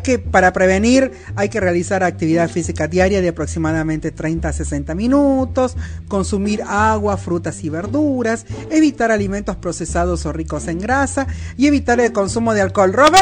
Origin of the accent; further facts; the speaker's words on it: Argentina; En Argentina, en mi país, es una cada 8.